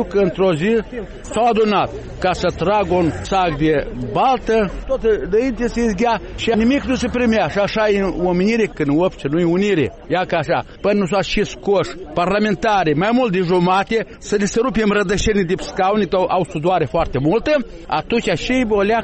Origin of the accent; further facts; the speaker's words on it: Moldova; Noi suntem moldoveni și Moldova trebuie să existe pe pământ.